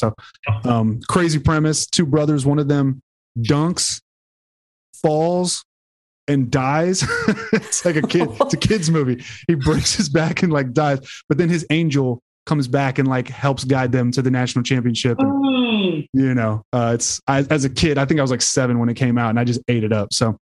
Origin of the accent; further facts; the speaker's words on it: Houston, Texas, United States; Like, so I'm from Houston. I went to the University of Texas.